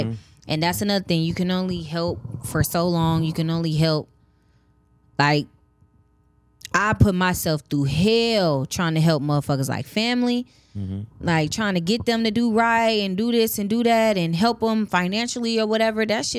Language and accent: English; Chicago, Illinois, United States; moved away as an adult; also born or lived in Memphis; now in Atlanta, United States; like, I moved to Atlanta, like, my family in Chicago, like, I'm from Chicago and I'm from Memphis.